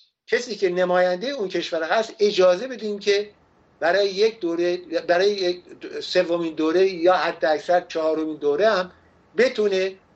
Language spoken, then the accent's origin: Persian; Iran; چون همه میدونستم منم ایرانی هستم